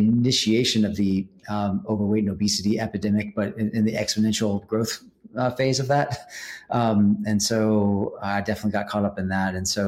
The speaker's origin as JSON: {"language": "English", "town": "Marietta", "region": "Georgia", "country": "United States", "tie": "born or raised there", "said": "I was born in the Atlanta area, suburbs of North Atlanta, Marietta, Georgia, where I mostly grew up."}